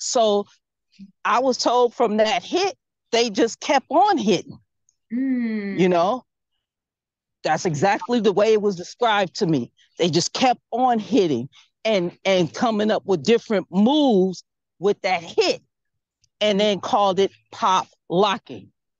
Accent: Inglewood, California, United States; Yes, I'm from Inglewood, California.

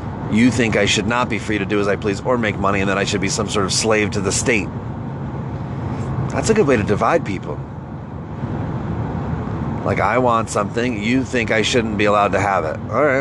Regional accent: Northeast, United States; I'm from the Northeast. I'm, ethnically speaking, part Italian, part Irish, part Dutch.

